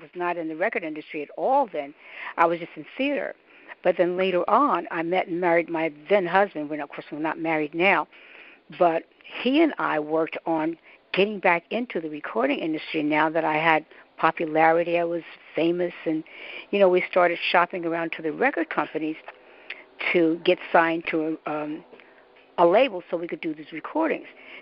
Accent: Northern United States, United States; Well, I was raised in the North, and we didn't get black history or Negro history, so I didn't know about it.

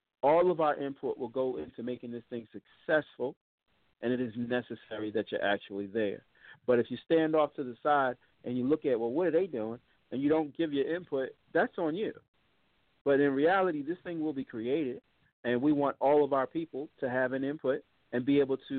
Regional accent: Philadelphia, Pennsylvania, United States; oh, wow, you're from Philly, I'm from Philly too.

